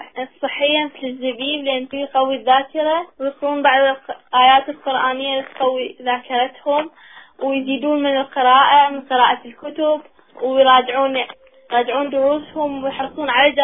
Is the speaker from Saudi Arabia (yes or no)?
no; Germany; من ألمانيا، وأنا عمري 12 سنة.